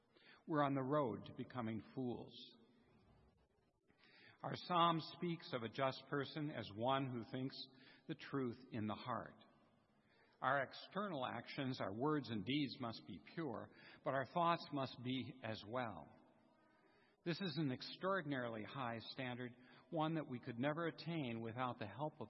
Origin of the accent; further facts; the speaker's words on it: St. Louis, Missouri, United States; born there; I can't help myself. I was born in St. Louis.